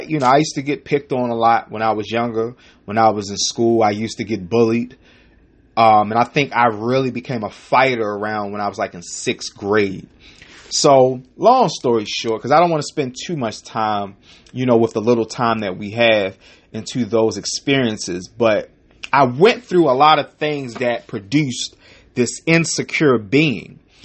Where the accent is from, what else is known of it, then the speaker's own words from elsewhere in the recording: Baltimore, Maryland, United States; there was a gang that was, started in the neighborhood that I grew up in West Baltimore.